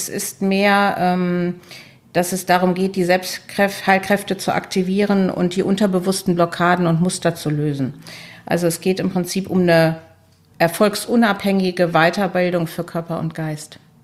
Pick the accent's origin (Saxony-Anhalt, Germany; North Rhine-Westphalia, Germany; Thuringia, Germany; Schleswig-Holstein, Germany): North Rhine-Westphalia, Germany; Düsseldorf; Ja, ich komme aus Düsseldorf.